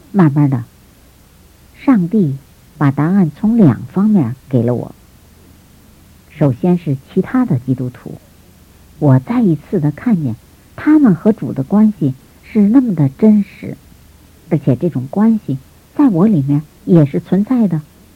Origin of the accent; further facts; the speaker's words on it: China; 大多数的人呢，都承认这个道德律的存在，特别是我们中国人。